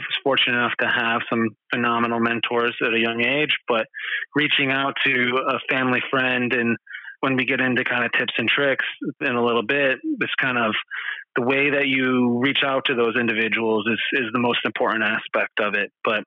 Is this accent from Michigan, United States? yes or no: yes; Michigan, United States; moved away as an adult; also born or lived in Boston / New Hampshire / Stamford, Connecticut; So I grew up in Michigan. After high school, moved to the Boston area for 2 years, played junior hockey, ended up going to college in New Hampshire